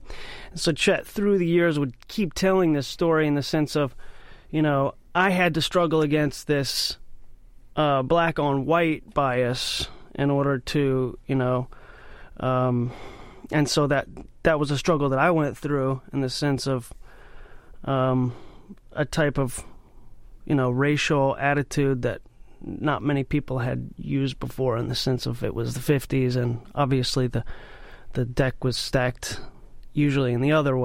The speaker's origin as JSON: {"language": "English", "town": "St. Louis", "region": "Missouri", "country": "United States", "tie": "born or raised there", "said": "who's from my hometown, St. Louis, and … East St. Louis, since I was a teen."}